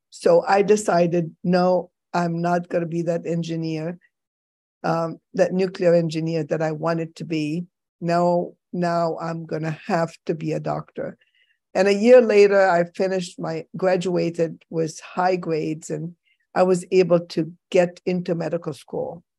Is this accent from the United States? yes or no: no; Egypt; English is a second language; I am from Egypt. I'm originally from Egypt.